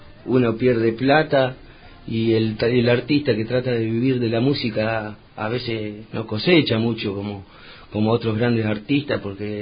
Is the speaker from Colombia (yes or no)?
no; Rojas, Buenos Aires Province, Argentina; yo desde que viví en Rojas, nací en Rojas